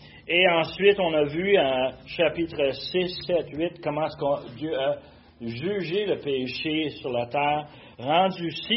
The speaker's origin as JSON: {"language": "French", "region": "Quebec", "country": "Canada", "said": "nous sommes des Québécois, l'an 2024."}